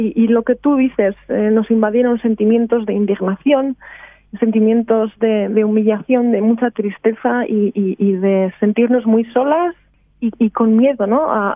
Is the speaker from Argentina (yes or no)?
no; Spain; now in Australia; Somos seis mujeres que vivimos en Australia, somos españolas y somos ciudadanas de a pie.